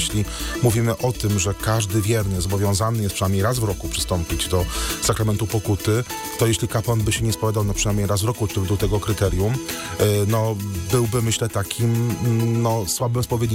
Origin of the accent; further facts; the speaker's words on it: Silesian Voivodeship, Poland; choć akurat u nas na Śląsku nie jest to praktykowane. Na Śląsku raczej rekolekcje są raz w roku